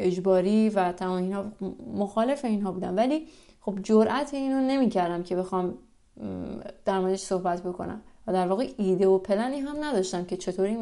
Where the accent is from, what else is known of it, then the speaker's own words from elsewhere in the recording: Mashhad, Razavi Khorasan, Iran; من توی فضای سنتی مذهبی بزرگ شدم، شهر مشهدم شهر خیلی مذهبی و شهر بالاخره امام رضا و اینا هستش.